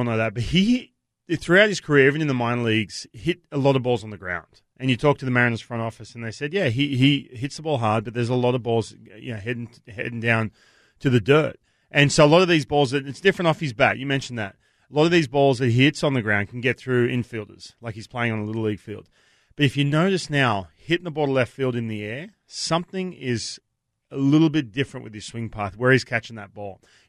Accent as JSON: {"language": "English", "country": "Australia", "lives_now": "United States", "said": "I'm Australian too."}